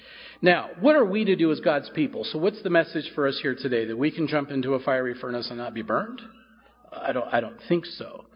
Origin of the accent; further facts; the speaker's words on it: United States; not because I'm an American, not because I live in the USA, not because I believe that my country is the best country on the earth.